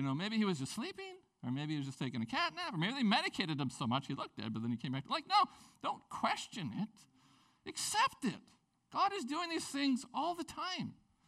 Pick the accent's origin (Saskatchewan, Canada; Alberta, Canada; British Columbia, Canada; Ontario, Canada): British Columbia, Canada; Prince Rupert; And so many of you know my story, growing up in Prince Rupert. I remember when I go back there now and I see my friends